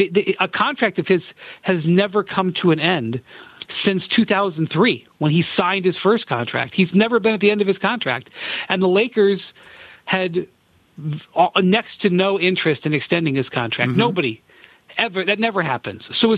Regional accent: Cleveland, Ohio, United States; And, you know, I'm from Cleveland. I'm not, you know, I'm not from Paris.

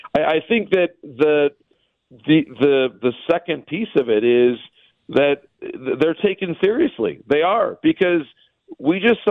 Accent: Michigan, United States; You know, people know I'm from Michigan, so they'll say, "Hey, man, like your home state team, what is going on over there?"

